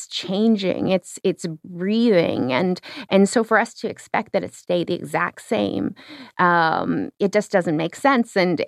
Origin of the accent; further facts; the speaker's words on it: Canada; I mean, it is hard for me to know because I'm from the Arctic.